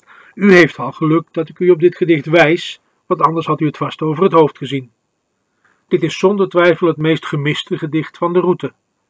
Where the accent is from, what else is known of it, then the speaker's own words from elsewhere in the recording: Veenendaal, Utrecht, Netherlands; born there; Ik ben in 1958 geboren in Veenendaal